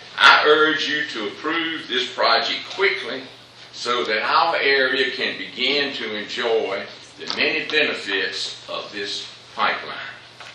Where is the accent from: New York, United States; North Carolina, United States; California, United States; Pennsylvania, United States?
North Carolina, United States; Rocky Mount; I'm from Rocky Mount.